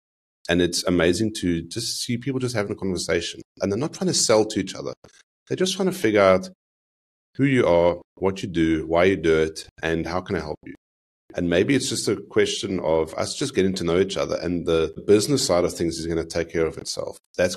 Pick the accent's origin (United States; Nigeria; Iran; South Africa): South Africa; And that's just being a South African, just being a lack of person, having this commonality, having the same feeling, vibe, same language that we can share.